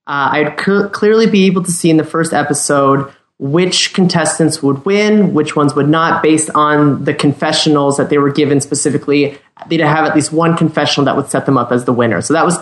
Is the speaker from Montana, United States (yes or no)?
yes; Montana, United States; She's from Montana. I'm from Montana too.